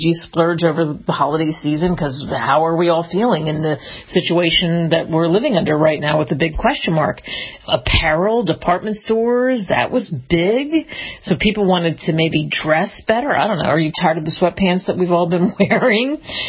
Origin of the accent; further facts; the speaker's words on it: New Jersey, United States; also born or lived in New York; I'm from back east. I grew up in New Jersey and New York, and so I grew up in that kind of culture where you had all kinds of different people